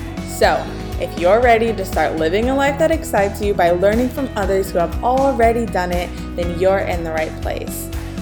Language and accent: English; Ohio, United States; we both found out that we are from Ohio.